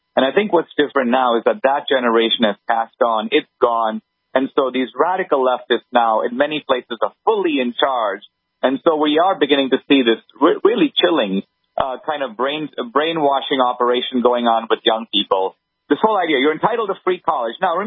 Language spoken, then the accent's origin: English; India; First of all, I grew up in India, so I walk into that facility.